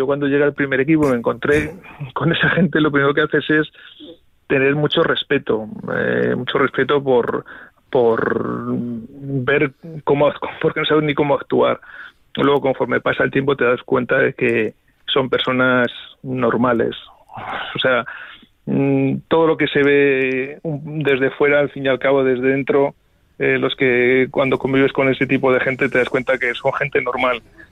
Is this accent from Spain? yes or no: yes; Arnedo, La Rioja, Spain; yo pues vivía en mi pueblo Arnedo, que es un pueblo ahora mismo grande, pero claro, para mí ya ir a Logroño, a 50 kilómetros a la capital, ya era toda una aventura. De repente me sueltan en Madrid, en la capital de España